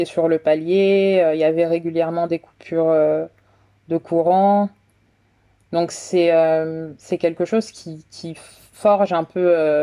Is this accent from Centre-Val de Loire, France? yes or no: no; Paris, Île-de-France, France; now in Brussels, Belgium; j'ai 28 ans dans deux jours du coup. Je suis née à Paris et j'ai grandi à Paris et ça fait 3 ans que j'habite à Bruxelles